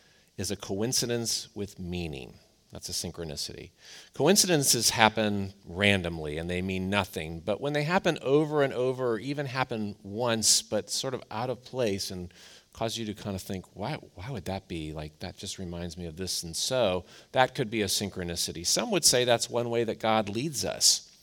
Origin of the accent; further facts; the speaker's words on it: Cleveland, Ohio, United States; I'm from Cleveland.